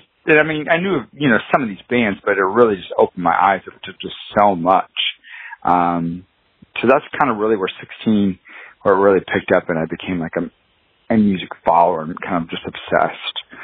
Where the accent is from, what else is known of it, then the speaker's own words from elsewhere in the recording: Illinois, United States; now in Nashville, United States; Yeah, I grew up in Southern Illinois, near close to St. Louis, St. Louis area. Yeah, and lived there for most of my life growing up, and then moved down to Nashville for a girl